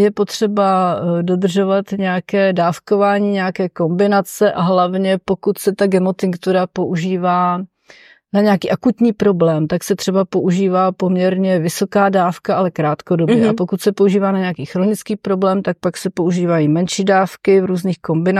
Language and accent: Czech; Prague, Czechia; já jsem vlastně od dětství žila v paneláku v Praze